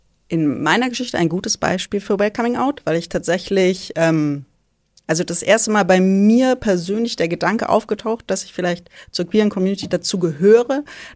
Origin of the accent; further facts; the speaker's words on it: Tübingen, Baden-Württemberg, Germany; Ich bin ja in Tübingen groß geworden